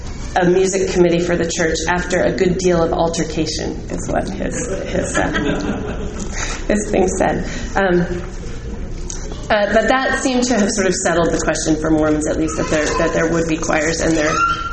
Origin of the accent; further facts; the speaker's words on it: Nashville, Tennessee, United States; I grew up in Nashville with Campbellites